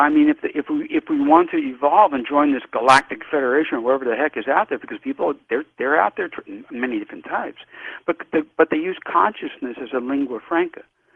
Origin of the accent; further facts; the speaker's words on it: La Jolla, California, United States; By the way, I grew up skin diving in La Jolla Cove, my fondest memories.